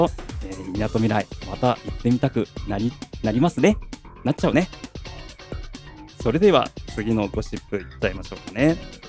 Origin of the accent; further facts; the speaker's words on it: Yokohama, Kanagawa, Japan; 私あの実はですね横浜出身、横浜在住なもんです、もう36年、横浜にあの間いなくなったりはしてましたけどね、ほぼ、まあ、横浜で、ずっと生きてきた人間なんですけれども